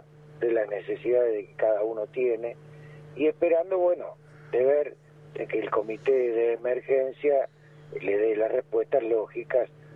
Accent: Cuatreros, Buenos Aires Province, Argentina; born there; yo nací en Cuatreros, o sea que tengo unos cuantos años encima, y nunca vivimos una situación así

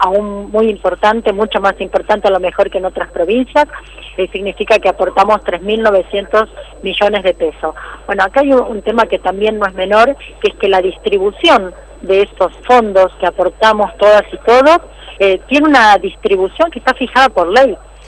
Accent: Santa Fe, Argentina; somos personas y santafesinas y santafesinos que nos gusta ir al diálogo

